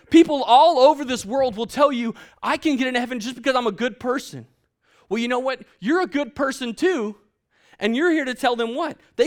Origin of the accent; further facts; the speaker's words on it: Hurst, Texas, United States; I grew up in Hearst, Texas, right, until I was in the fifth grade.